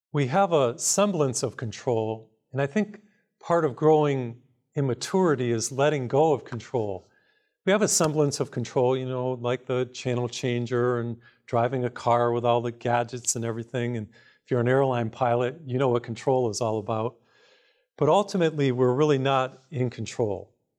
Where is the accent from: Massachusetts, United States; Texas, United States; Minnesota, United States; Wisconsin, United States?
Massachusetts, United States; I grew up in Massachusetts, so this was an exciting event for me.